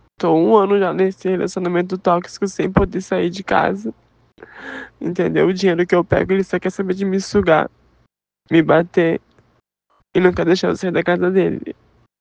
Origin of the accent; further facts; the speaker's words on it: Rio Grande do Sul, Brazil; now in Rio de Janeiro, Brazil; Não tenho família aqui, não. Eu sou do Rio Grande do Sul, tô aqui do Rio de Janeiro tem um tempo já.